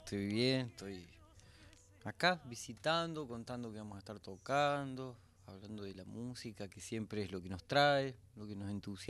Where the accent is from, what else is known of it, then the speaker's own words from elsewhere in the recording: Córdoba, Argentina; en el que uno no, como cordobés, está todo el tiempo en contacto con riojanos